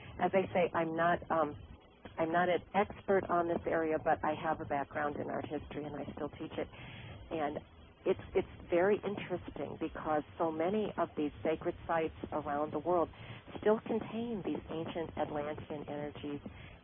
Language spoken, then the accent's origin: English; Ohio, United States; I'm traveling to Ohio, and I am from Ohio